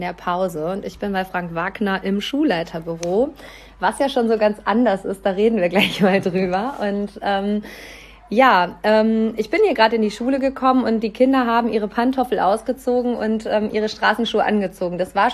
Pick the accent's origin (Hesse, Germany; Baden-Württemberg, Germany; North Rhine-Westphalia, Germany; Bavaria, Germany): North Rhine-Westphalia, Germany; Hamm; Frank Wagner ist Schulleiter der Gebrüder Grimm Schule, einer Grundschule in meiner Heimatstadt Hamm.